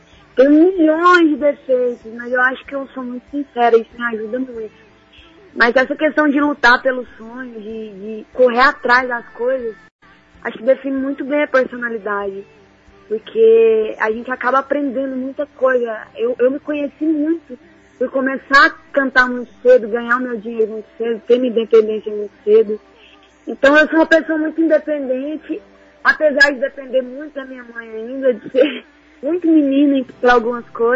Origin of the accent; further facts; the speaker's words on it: Catalão, Goiás, Brazil; now in Goiânia, Brazil; Goiânia, mas eu sou de Catalão.